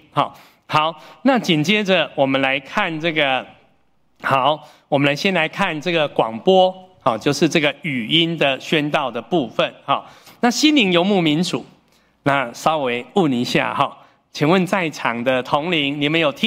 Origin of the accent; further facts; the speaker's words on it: Taiwan; 那我是跟他说因为我是台语环境长大，我觉得很亲切啊